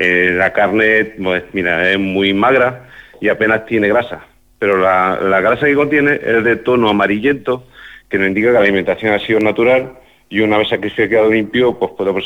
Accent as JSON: {"language": "Spanish", "town": "Cuevas del Campo", "region": "Andalusia", "country": "Spain", "tie": "born or raised there", "said": "Un saludo que quiero hacer, y seguro que me vaya a permitir, es a mi pueblo natal, que se llama Cuevas del Campo."}